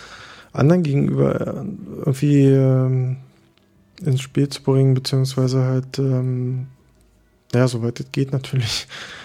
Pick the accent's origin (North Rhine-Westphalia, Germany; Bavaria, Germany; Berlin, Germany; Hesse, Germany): Berlin, Germany; bin jetzt 34 Jahre alt, bald 35. Ich bin geboren in Berlin am 27.10.1972, bin ein echtes Berliner Kind